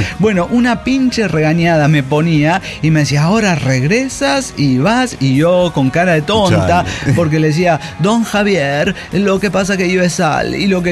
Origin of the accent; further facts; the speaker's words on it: El Salvador; moved away; Yo soy del Salvador, el clima Salvador